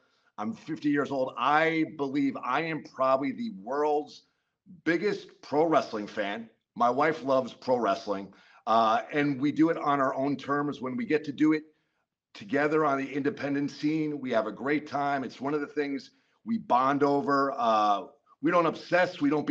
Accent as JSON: {"language": "English", "town": "Rutherford", "region": "New Jersey", "country": "United States", "tie": "born or raised there", "said": "but I saw my very first independent professional wrestling match at Fairleigh Dickinson University in my hometown of Rutherford."}